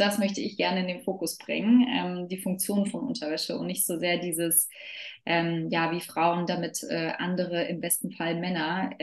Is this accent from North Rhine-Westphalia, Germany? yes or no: no; Berlin, Germany; komme aus Berlin und bin auch gebürtige Berlinerin